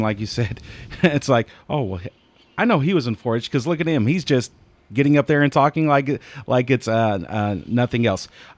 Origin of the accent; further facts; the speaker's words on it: Oklahoma City, Oklahoma, United States; I remember when I was a kid, when I grew up in Oklahoma City, we had a ton of kids that would, you would see a ton of 4-H kids at the Oklahoma State Fair